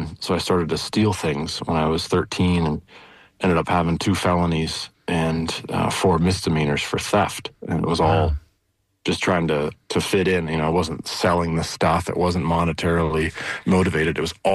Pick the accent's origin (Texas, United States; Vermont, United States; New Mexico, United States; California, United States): Vermont, United States; Norwich; is that valley where I was raised in Norwich, Vermont, and just was there catching salamanders and frogs.